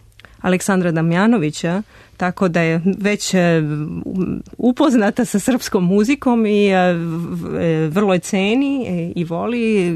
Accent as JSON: {"language": "Serbian", "region": "Belgrade", "country": "Serbia", "tie": "born or raised there", "also_born_or_lived": "United States", "moved": "as an adult", "lives_now": "Paris, France", "said": "sam rođena u Parizu, živala sam i obrazovana ovde u Beogradu. Otišla sam u Ameriku već davne, 94. godine."}